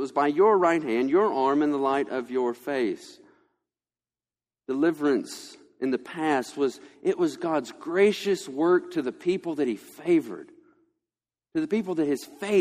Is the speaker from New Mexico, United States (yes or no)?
no; Tennessee, United States; also born or lived in Alabama; now in Georgia, United States; I'm from East Tennessee, just outside of Knoxville